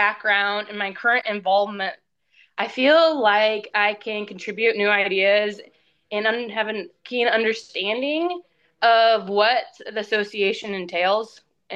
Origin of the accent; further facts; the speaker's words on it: Iowa, United States; We hail from Glaubbrook, Iowa, and we have around 20 head here with 3 to 6 foals every year.